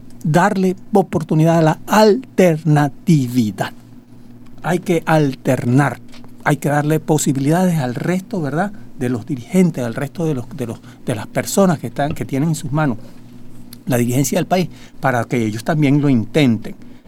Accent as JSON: {"language": "Spanish", "country": "Venezuela", "said": "no es que estamos preocupados como empresarios nada más, sino como ciudadanos venezolanos"}